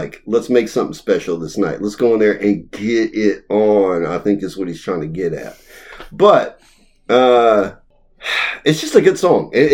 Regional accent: Stamping Ground, Kentucky, United States; So I've always said that … reminds me of where I grew up in Stamping Ground. Little rural, small town vibe through everything that he does.

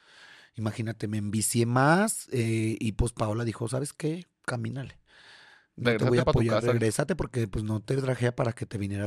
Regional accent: León, Guanajuato, Mexico; Y me tuve que regresar nuevamente a la Ciudad de León.

